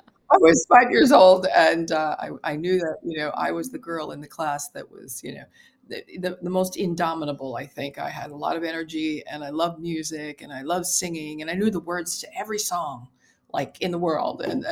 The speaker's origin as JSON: {"language": "English", "country": "United States", "lives_now": "Rome, Italy", "said": "I'm an American and I just happen to be here for work in Europe."}